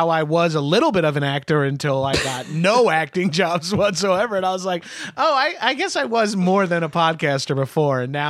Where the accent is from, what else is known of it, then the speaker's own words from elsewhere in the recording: New York, United States; I'm Italian and I'm from New York, so I have a hard time.